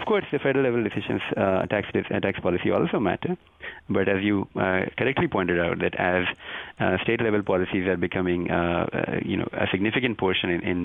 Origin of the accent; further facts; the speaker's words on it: India; now in United States; I am from India, and education is what has given me the opportunities that this country has allowed me to get as well.